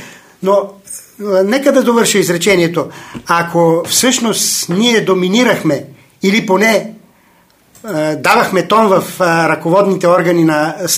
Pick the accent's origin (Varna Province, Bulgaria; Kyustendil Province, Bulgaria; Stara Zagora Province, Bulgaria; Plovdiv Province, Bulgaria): Kyustendil Province, Bulgaria; Kyustendil; born there; в листата в родното ми място Кюстендил.